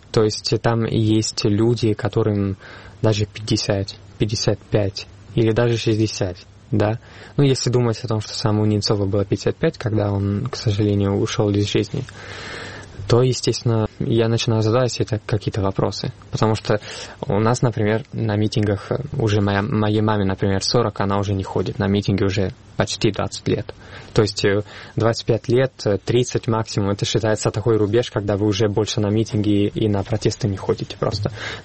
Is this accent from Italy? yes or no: yes; Florence, Tuscany, Italy; Russian is a second language; Как вы знаете, я из Флоренции